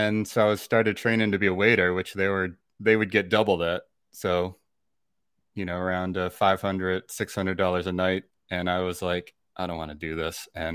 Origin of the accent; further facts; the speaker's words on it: Northeast, United States; So I grew up in the Northeast on the coast, which I think has had a influence on my outlook and whatnot.